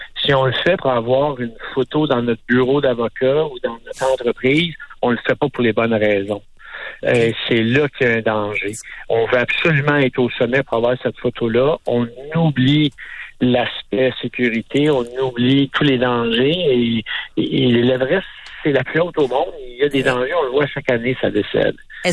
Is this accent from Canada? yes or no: yes; Quebec, Canada; comme on voit ici chez nous au Québec